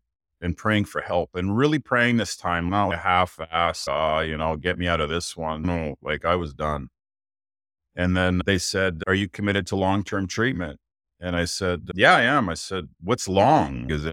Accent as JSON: {"language": "English", "country": "Canada", "said": "from Canada, and I guess I'm an alcoholic."}